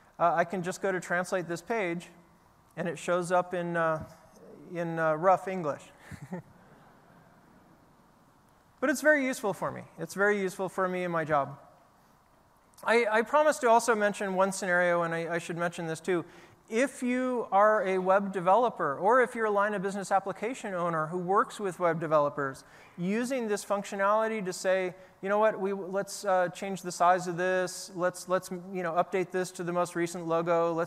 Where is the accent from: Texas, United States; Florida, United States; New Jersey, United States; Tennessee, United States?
Florida, United States; Miami; now in France; Now, I grew up in Miami, but it's been more than 30 years since I studied Spanish, so I'm a little rusty.